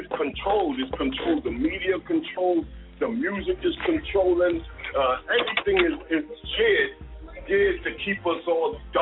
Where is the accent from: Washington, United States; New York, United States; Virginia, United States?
New York, United States; I grew up, you know, I grew up in Harlem, and my mother actually, and this was in the 60s, you know what I mean?